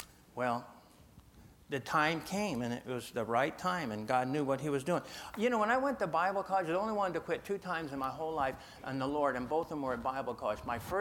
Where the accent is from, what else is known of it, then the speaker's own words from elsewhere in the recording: California, United States; I was raised in Sierra Nevada mountains, and I wanted to play baseball